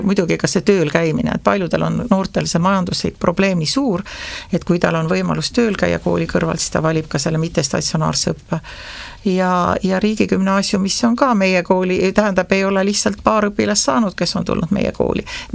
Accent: Saare County, Estonia; me oleme saarlased, minu arvates, et kes siis veel, me peame ise niimoodi kokku hoidma.

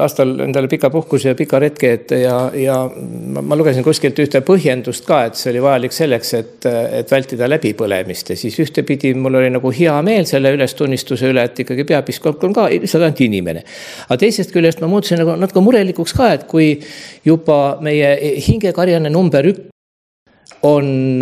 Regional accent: Muhu, Saare County, Estonia; kuna ma olen sünnipärane muhulane

